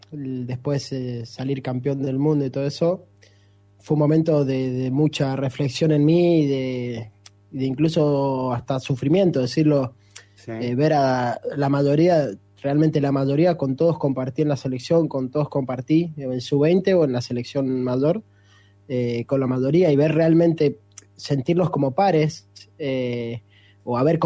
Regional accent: Argentina; now in Shanghai, China; son los amigos, somos todos argentinos, algún chileno, alguno que otro, pero somos todos argentinos

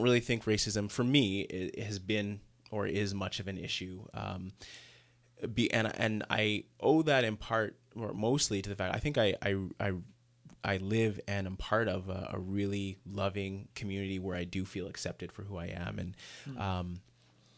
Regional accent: Canada; also born or lived in Nigeria; I was born in Nigeria. I only lived there for 1 year before my family moved to Canada.

